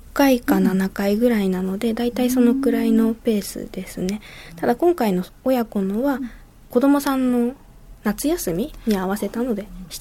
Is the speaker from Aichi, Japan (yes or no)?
no; Maebashi, Gunma, Japan; now in Fujisawa, Japan; いや、私の出身は群馬県の前橋市です。